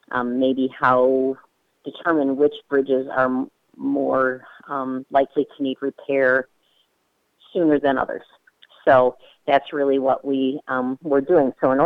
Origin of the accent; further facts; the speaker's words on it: Michigan, United States; I'm a farmer from Lenawee County.